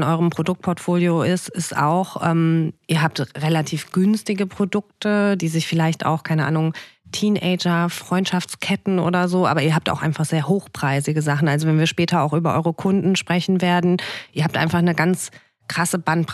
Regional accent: Remscheid, North Rhine-Westphalia, Germany; Ich komme aus Remscheid ursprünglich

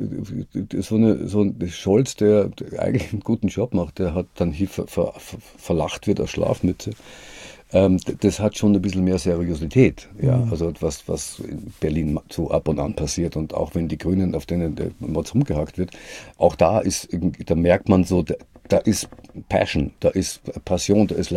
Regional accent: Austria

